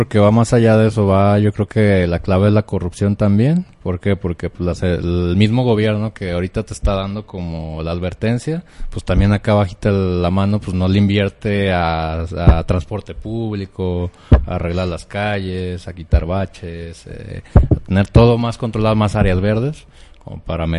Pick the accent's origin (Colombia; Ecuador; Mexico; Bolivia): Mexico